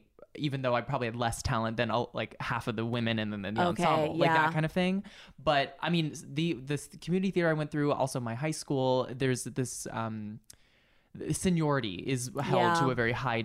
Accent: California, United States; I grew up in the Bay Area. So it's a very like accepting place, but I was still so petrified.

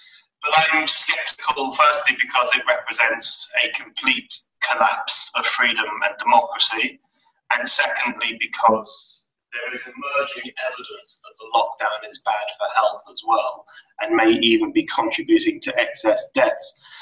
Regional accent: London, United Kingdom; This is my home, born and bred.

